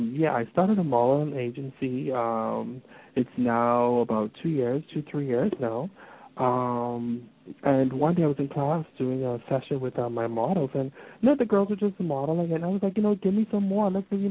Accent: Nassau, New Providence, Bahamas; But it has not yet been launched here in my hometown, Nassau, because I wanted to do something big

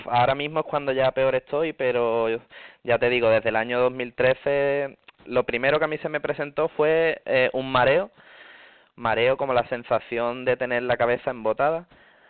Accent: Cádiz, Andalusia, Spain; Sí, yo soy de Cádiz, de Andalucía.

